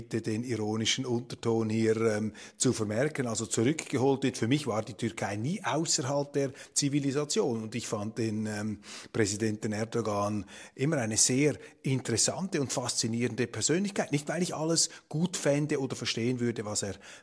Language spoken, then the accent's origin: German; Switzerland; Und als Schweizer schmerzt einen natürlich etwas die Aussicht, dass eben nicht die Schweiz hier Schauplatz dieser Friedensverhandlungen ist